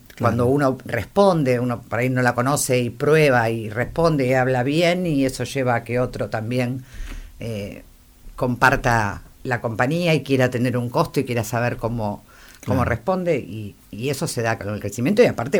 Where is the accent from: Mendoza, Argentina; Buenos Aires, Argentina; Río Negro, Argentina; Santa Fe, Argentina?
Buenos Aires, Argentina; moved away as an adult; now in Mar del Plata, Argentina; Soy de Buenos Aires, pero de Río Uruguay.